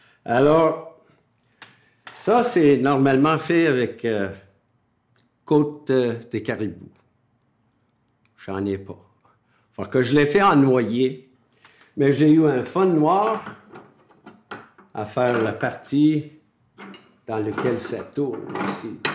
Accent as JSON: {"language": "French", "region": "Southwest Ireland", "country": "Ireland", "second_language": "French", "said": "Je suis Irlandais, je viens du sud-ouest de l'Irlande et je raconte des contes depuis 60 ans."}